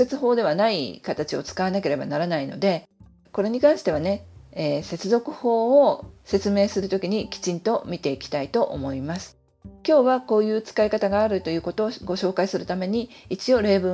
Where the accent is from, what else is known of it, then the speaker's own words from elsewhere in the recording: Tokyo, Japan; 私の実家というのは東京なんですけれども